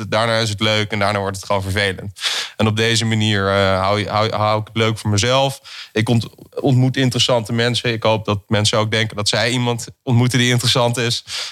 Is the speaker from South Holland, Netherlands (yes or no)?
no; Amsterdam, North Holland, Netherlands; Ik ben zelf Amsterdammer, ook geboren aan de gracht. De rondvaarten komen langs het ziekenhuis waar ik ben geboren, aan de Prinsengracht, ons lieve vrouw, gasthuis.